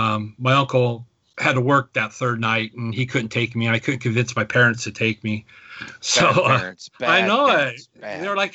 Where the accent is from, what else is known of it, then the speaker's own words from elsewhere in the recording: California, United States; I grew up in SoCal. I was always running the clubs and stuff, getting to see all these guys.